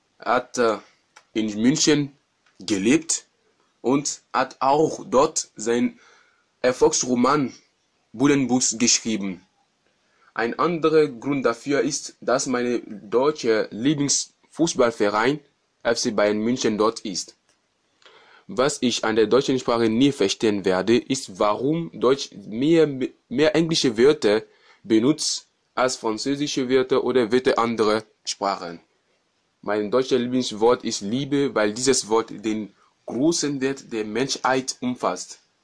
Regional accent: Côte d’Ivoire; German is a second language; Ich komme aus der Elfenbeinküste. Ich lerne Deutsch

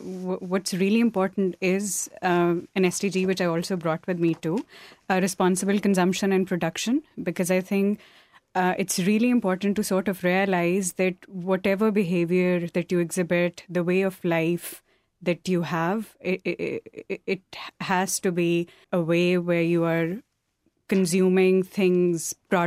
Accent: Pakistan; moved away as an adult; now in Bonn, Germany; I'm from Pakistan and I work at the UN System Staff College Knowledge Center for Sustainable Development as well. And I moved to Germany 2 years ago to do my master's.

